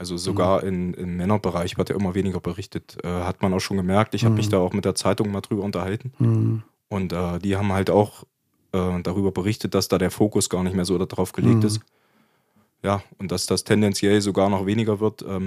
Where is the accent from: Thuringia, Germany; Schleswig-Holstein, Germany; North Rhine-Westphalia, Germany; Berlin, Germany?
Thuringia, Germany; Heiligenstadt; Also, ich bin hier in Heiligenstadt aufgewachsen. Meine ganze Jugend hier verbracht, also auch meine ganze Jugendzeit in Heiligenstadt Fußball gespielt.